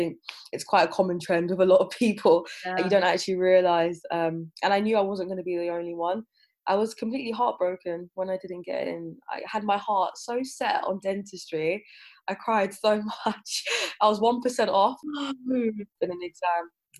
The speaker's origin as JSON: {"language": "English", "region": "London", "country": "United Kingdom", "tie": "born or raised there", "also_born_or_lived": "Nigeria", "said": "I was born in Nigeria, grew up in Southeast London in a single parent household, didn't really know any dentists."}